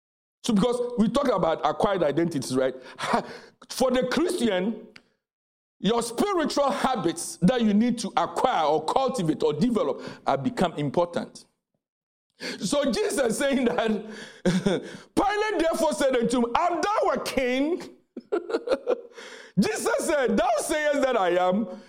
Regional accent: Ghana; I know from my home country in Ghana

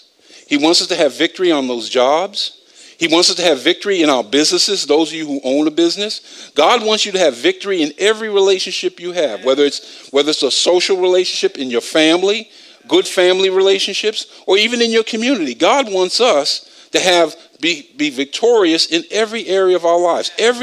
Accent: Bronx, New York, United States; Now, I'm from the Bronx. When somebody says buffeting, that means you take these fists and bang, bang, bang, right?

